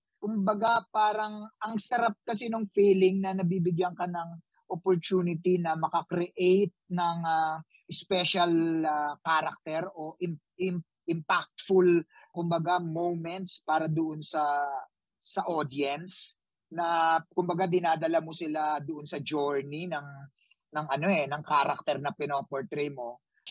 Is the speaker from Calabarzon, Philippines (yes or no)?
no; Manila, Metro Manila, Philippines; lumaki ako sa Avenida, sa kung saan nandoon lahat ng sinehan at mga pelikulang Pilipino.